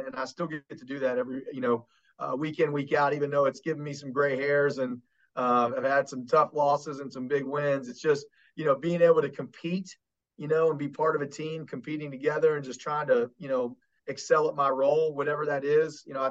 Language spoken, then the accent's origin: English; West Virginia, United States; And this is my hometown, so I grew up here. And there's so many people connected to West Virginia State in the Kanawha Valley, which is, like I said, my hometown, my area.